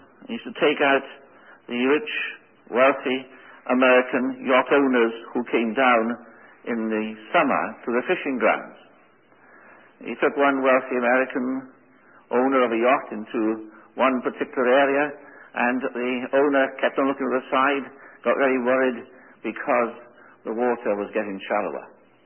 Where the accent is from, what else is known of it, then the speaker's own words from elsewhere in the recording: Wales, United Kingdom; So I come from Wales, and I spent most of my life, I suppose, in education until I retired early